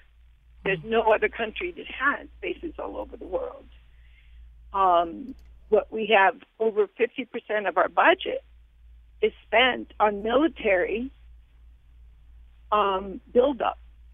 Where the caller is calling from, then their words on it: Hartford, Connecticut, United States; Thank you for having me. I am calling from Hartford.